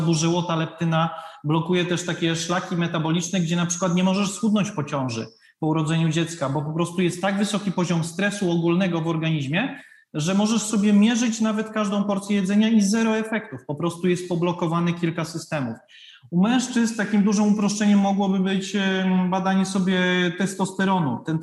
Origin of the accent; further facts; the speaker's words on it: Rzeszów, Subcarpathian Voivodeship, Poland; also born or lived in Warsaw; rok temu to zrobiłem w Rzeszowie, skąd pochodzę, albo w Warszawie, tam gdzie mieszkałem